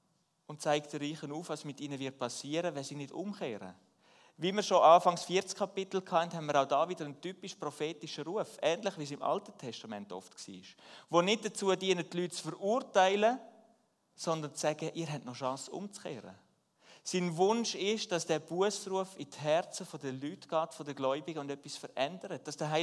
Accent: Switzerland; Ich als Schweizer, wir sind für alles versichert, doppelt und dreifach.

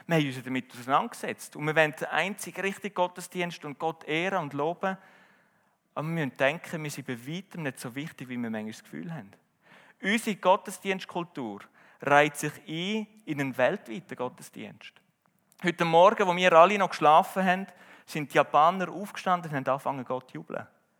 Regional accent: Switzerland; das entspricht überhaupt nicht meiner Kultur. Also für mich als Schweizer

